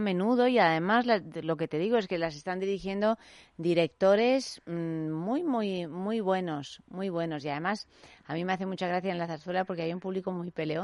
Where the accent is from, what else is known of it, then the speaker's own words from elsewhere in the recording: Italy; now in Spain; en comparación con Italia, que es de donde yo vengo, aquí está todo muy bien organizadito.